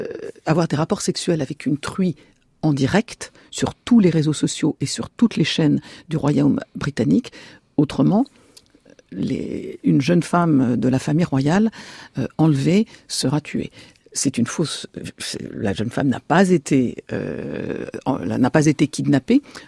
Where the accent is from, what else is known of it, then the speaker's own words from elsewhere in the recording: Nancy, Grand Est, France; j'étais pas parisienne, mais que moi je venais de Nancy, donc le climat froid et pluvieux, je connaissais